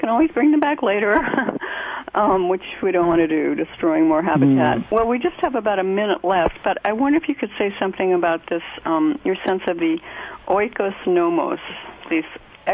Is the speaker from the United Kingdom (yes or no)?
no; Columbus, Ohio, United States; who just happens to be from my hometown, Columbus, Ohio.